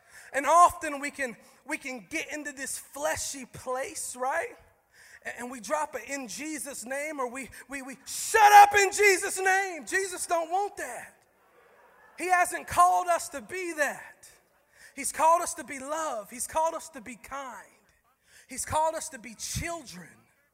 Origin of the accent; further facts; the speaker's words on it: Tennessee, United States; I'm from Tennessee. My wife and I, we drove up on Tuesday.